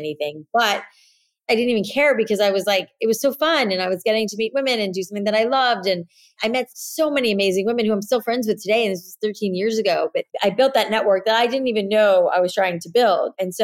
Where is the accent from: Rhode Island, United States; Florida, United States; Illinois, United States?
Florida, United States; now in New York City, United States; I grew up in South Florida. I have naturally curly hair, and hair has always been my passion.